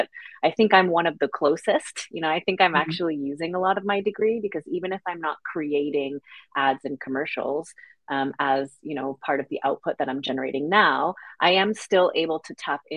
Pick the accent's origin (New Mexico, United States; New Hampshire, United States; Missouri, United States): New Hampshire, United States; now in Paris, France; I wasn't born in Paris, in case anyone listening can't tell from my accent. So I'm originally from New England, from New Hampshire